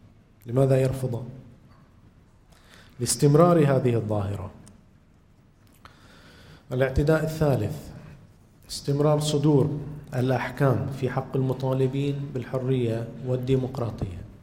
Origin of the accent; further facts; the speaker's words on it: Bahrain; بسبب غياب الحد الأدنى من الديمقراطية في بلادنا البحرين